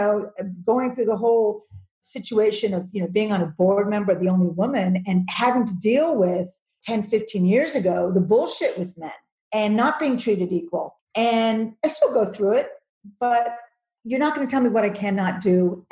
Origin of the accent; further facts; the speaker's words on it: Malibu, California, United States; We grew up in Malibu and they moved out to the Valley a couple of years ago.